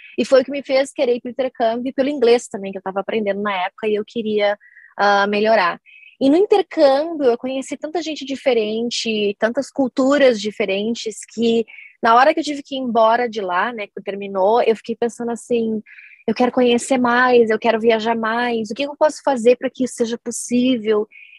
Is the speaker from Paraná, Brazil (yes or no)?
no; Porto Alegre, Rio Grande do Sul, Brazil; now in Japan; Eu sou de Porto Alegre, no Rio Grande do Sul, aí no Brasil, e de fato, eu fiz intercâmbio, eu tive o blog naquela época. Hoje, depois desse tempo todo, eu estou morando aqui no Japão.